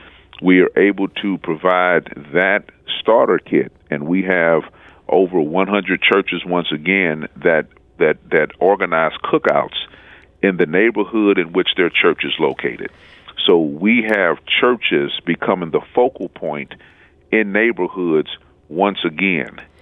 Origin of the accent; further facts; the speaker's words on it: Missouri, United States; When I was growing up in the Jeff Vanderloo neighborhood, I was very aware that we had a block unit